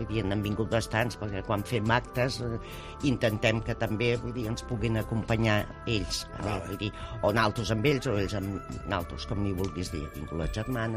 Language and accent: Catalan; Catalonia, Spain; per naltros com a catalans, siguis o no religiós